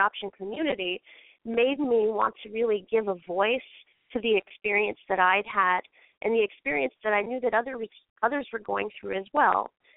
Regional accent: Baltimore, Maryland, United States; I'm originally from Baltimore and came back to Baltimore to sort of finish up the documentary.

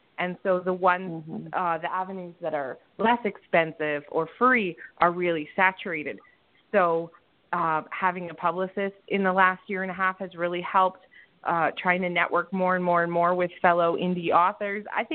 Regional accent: Canada; I know that even though I'm Canadian and a lot of my publishers are Canadian

